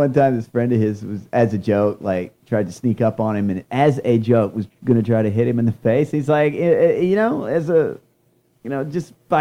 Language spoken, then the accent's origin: English; Florida, United States; I grew up in Florida. There's snakes everywhere.